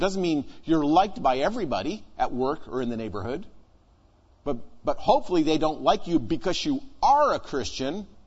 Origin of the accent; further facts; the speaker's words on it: Canada; I grew up in Canada, you know, those Canadians, they're a little overboard.